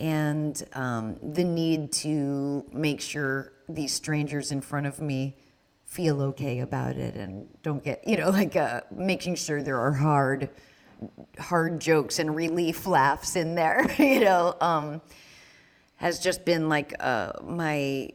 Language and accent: English; New Hampshire, United States; For me, being Jewish was really being other, because I grew up in New Hampshire and people didn't know Jews.